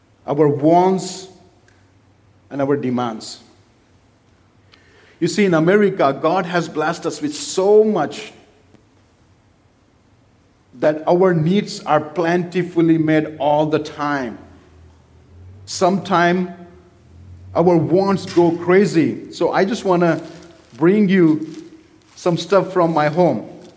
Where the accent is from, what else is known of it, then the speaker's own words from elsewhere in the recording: India; Oh, we're all Indian. We all eat Indian food all the time.